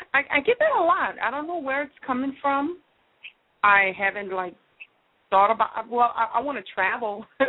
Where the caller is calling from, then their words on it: Louisiana, United States; I'm calling from Louisiana.